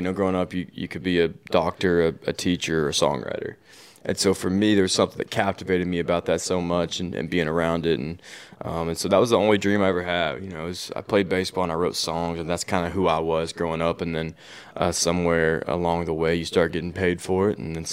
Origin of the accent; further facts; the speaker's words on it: Nashville, Tennessee, United States; Welcome to my hometown.